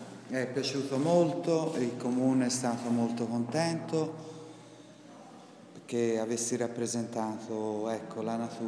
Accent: Florence, Tuscany, Italy; io sono di Firenze, sono cresciuta in Santo Spirito

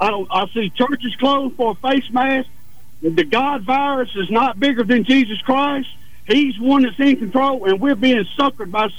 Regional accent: Alabama, United States; Look, I was raised in Alabama Village, and I was probably the worst sinner that's ever come out of there.

